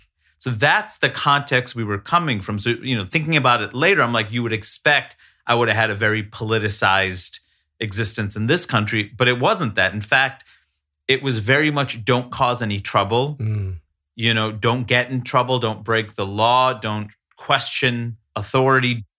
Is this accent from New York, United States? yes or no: yes; Queens, New York, United States; it's this world where I grew up in Queens, New York, with diversity